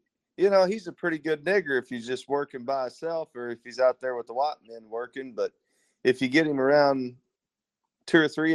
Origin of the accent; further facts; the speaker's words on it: the Ozarks, United States; I was raised in the Ozarks